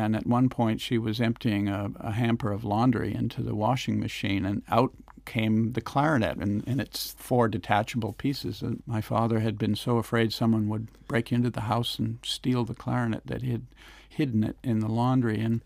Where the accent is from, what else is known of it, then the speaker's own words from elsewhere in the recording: Concord, New Hampshire, United States; I grew up in Concord, New Hampshire, about 90 miles to the north